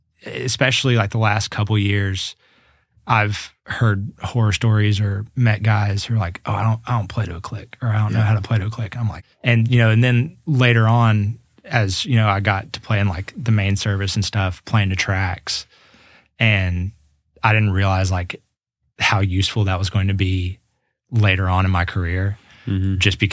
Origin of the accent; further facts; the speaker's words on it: Franklin, United States; because I grew up in Franklin.